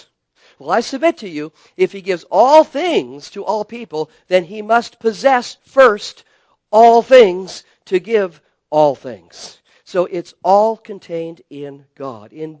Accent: Spokane, Washington, United States; I can remember as a fifth grade boy in the Baptist church I grew up in Spokane, Washington, sitting there in that basement room

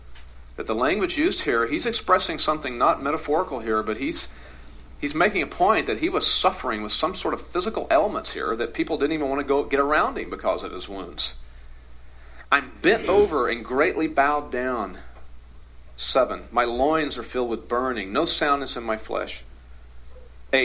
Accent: the South, United States; It's that imagery of where I grew up in the South, you know, in the heat of the summer and the humidity

